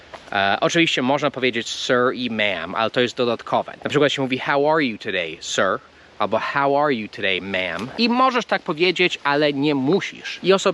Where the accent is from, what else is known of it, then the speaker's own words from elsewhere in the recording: Philadelphia, Pennsylvania, United States; Ja się wychowałem w Filadelfii, to jest bardzo typowe, że ludzie mówią yous, albo yous.